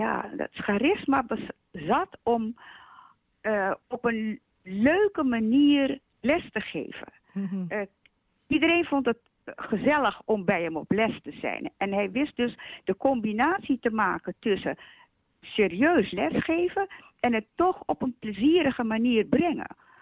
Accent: Suriname; moved away; want ik zeg u, ik ben in 60 uit Suriname weggegaan.

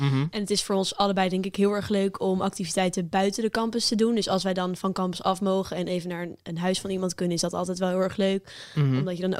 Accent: Nederhorst den Berg, North Holland, Netherlands; Ik kom uit Nederhorstenberg. Dat is een heel klein dorpje gelegen tussen Hilversum en Weesp, kan je wel zeggen.

